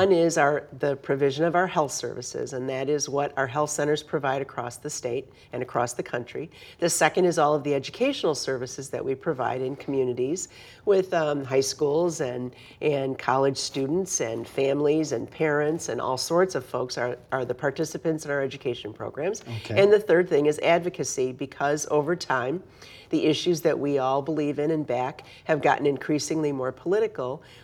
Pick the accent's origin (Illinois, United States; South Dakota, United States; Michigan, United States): Michigan, United States; Detroit; I grew up in Metro Detroit, been a Michigander my whole entire life